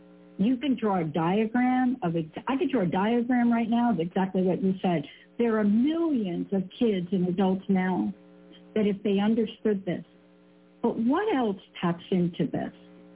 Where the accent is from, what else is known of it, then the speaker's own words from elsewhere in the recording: New York City, New York, United States; Look, I grew up, I'm a kid from New York. I grew up in the projects.